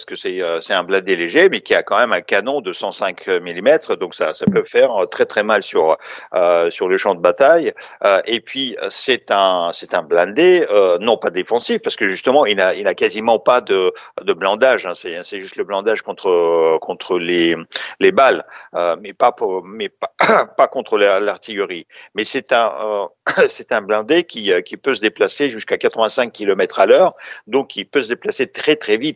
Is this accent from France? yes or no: yes; France; C'était à 2h du matin chez nous en France.